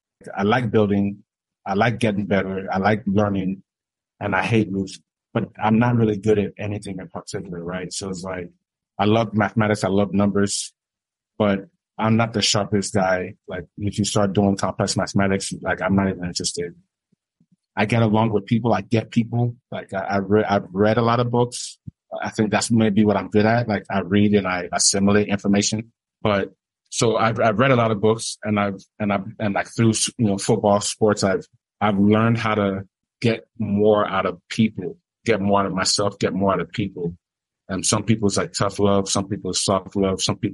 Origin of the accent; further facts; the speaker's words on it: United States; now in Nigeria; Moved to Nigeria, got my Nigerian business school baptism of learning what Nigeria really is. Growing up in the States, you know, every time that we want to drink any like fizzy drink or we want to go to McDonald's